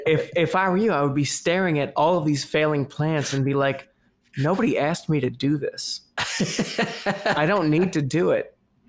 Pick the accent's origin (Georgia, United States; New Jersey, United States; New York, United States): New Jersey, United States; Hazlet; so my house growing up in Hazlitt, New Jersey, downstairs where we had the TV room and the sump pump